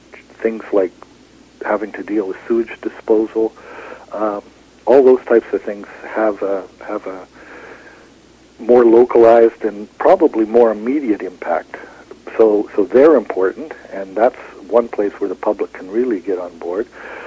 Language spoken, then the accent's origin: English; Winnipeg, Manitoba, Canada; I come from Winnipeg originally